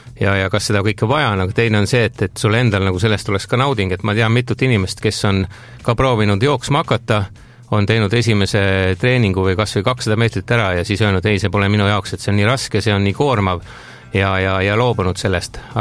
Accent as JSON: {"language": "Estonian", "town": "Rapla", "region": "Rapla County", "country": "Estonia", "tie": "born or raised there", "said": "kõike, mis minu kodukandis ja minu nagu tõelises kodus Raplas toimub"}